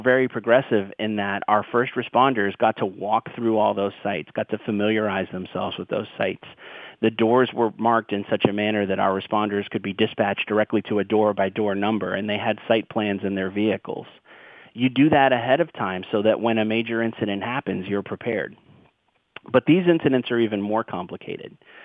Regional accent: Boston, Massachusetts, United States; you know, I'm from Boston.

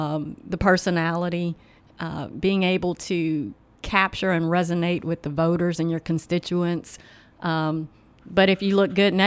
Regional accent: Baton Rouge, Louisiana, United States; Yes, proud Baton Rouge native. I love Louisiana, and I love the state that we're becoming.

